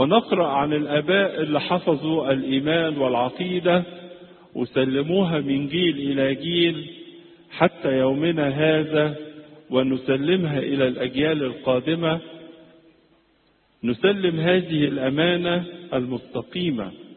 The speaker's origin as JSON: {"language": "Arabic", "country": "Egypt"}